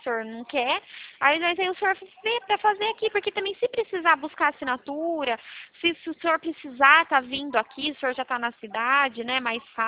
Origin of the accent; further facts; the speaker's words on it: Araras, São Paulo, Brazil; eu sou de Araras, né?